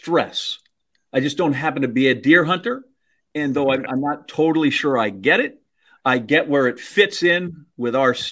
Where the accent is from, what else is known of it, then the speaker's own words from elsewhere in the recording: Wisconsin, United States; I was growing up in Wisconsin. I said, in 83, I had the second best high jump in the state.